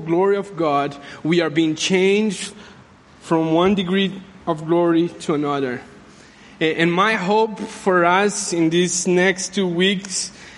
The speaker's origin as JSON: {"language": "English", "country": "Brazil", "said": "Now, as you know, I'm from Brazil"}